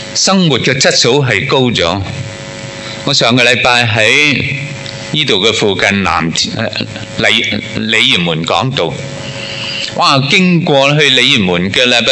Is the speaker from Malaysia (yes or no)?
no; Hong Kong; 我们的周围的邻舍，我们香港人那个的心境的境况的问题